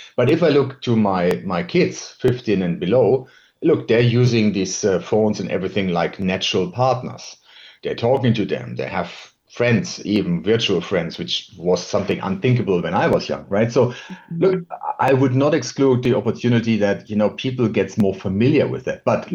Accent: Germany; English is a second language; I can tell you, in my home country, Germany

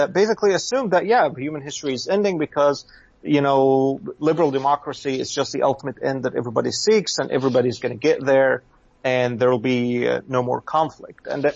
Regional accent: Egypt; growing up in Egypt in the 1990s, being born in the late 80s, growing up there in the 1990s

